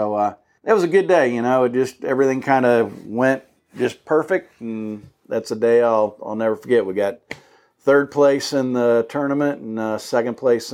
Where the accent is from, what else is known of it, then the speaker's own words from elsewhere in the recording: Indianapolis, Indiana, United States; I grew up in Indianapolis with the big red machine. We go over and watch the Reds play all the time.